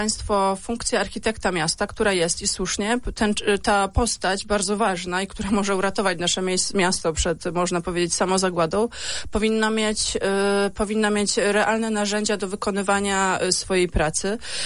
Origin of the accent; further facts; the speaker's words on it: Krosno, Subcarpathian Voivodeship, Poland; born there; ja żyję tutaj, mieszkam tutaj, urodziłam się co prawda pod Krosnem, tutaj wychowuję swoje dzieci, tutaj pracuję, rozwijam się i uczę